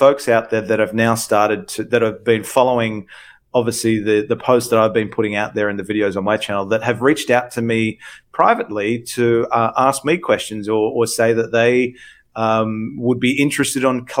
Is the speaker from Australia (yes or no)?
yes; Australia; I have a right to this information as an Australian taxpayer